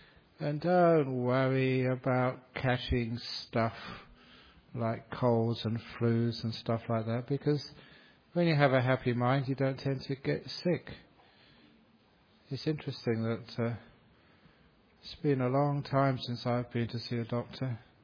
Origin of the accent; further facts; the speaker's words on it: England, United Kingdom; born there; because I was born in England, when I was born, United Kingdom was still a world power.